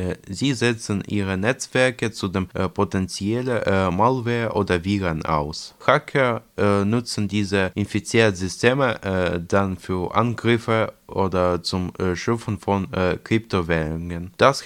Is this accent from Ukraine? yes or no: yes; Ukraine; Als Beispiel nehme ich mein Heimatland, die Ukraine.